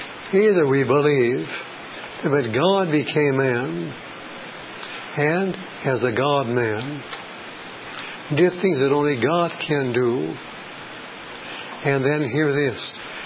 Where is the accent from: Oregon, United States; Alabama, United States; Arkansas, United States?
Oregon, United States; Portland; I am from Portland, Oregon.